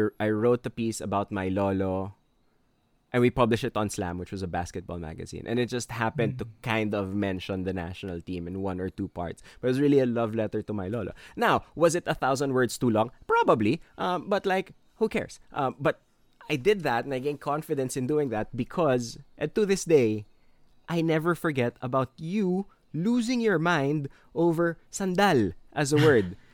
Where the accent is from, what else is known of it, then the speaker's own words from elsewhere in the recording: Marikina, Metro Manila, Philippines; I was raised in Marikina and I went to school in Los Baños.